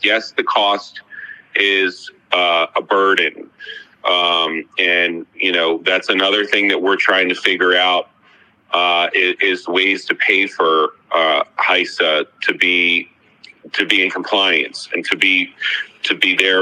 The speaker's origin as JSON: {"language": "English", "region": "Florida", "country": "United States", "tie": "born or raised there", "said": "Some states, like my home state of Florida, has figured out a way"}